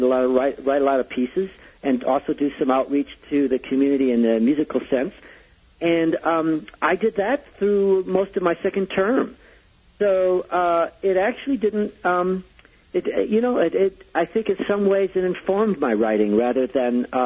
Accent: Chicago, Illinois, United States; And I come from Chicago, and I remember when I first moved there, my best friend in Chicago said

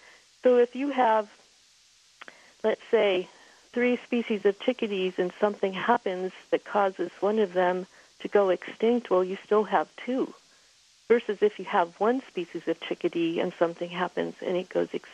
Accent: Montana, United States

